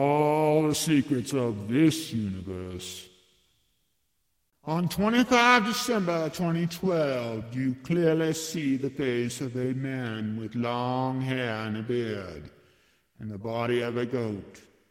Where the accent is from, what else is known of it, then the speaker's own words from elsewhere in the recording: Phoenix, Arizona, United States; also born or lived in Corona; I was born in Corona and raised in Phoenix.